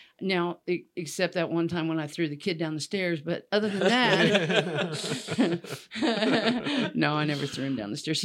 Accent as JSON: {"language": "English", "town": "Coronado", "region": "California", "country": "United States", "tie": "born there", "said": "I'm a Navy brat. Okay, so I was born in. I was born in San Diego, but it's not really San Diego. I was born in Coronado, on the island of Coronado, which is a military annex."}